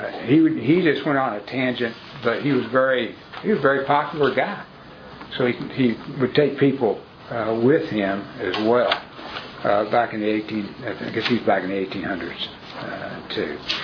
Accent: Louisville, Kentucky, United States; I'm from Louisville

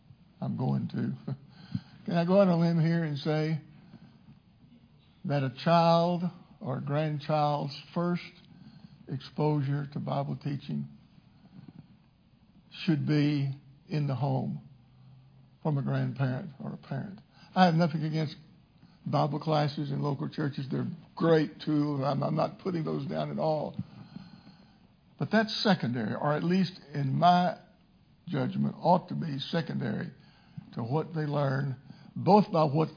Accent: Texas, United States; I know when I was growing up in Jefferson County, Texas, my dad came to me one day

